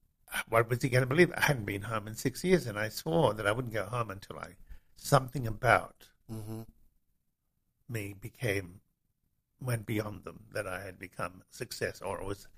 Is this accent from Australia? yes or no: yes; Australia; now in United States; I came from Australia with $180 in my pocket.